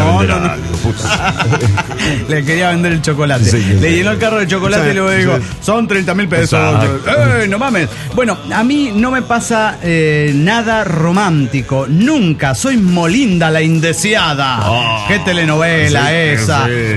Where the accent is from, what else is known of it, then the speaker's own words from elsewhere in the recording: León, Guanajuato, Mexico; de León, Guanajuato.